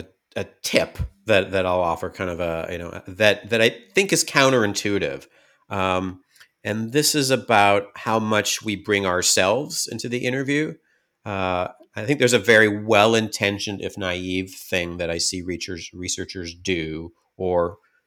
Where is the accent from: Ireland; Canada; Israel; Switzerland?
Canada; now in United States; at least as a Canadian in the US, when you're not in the majority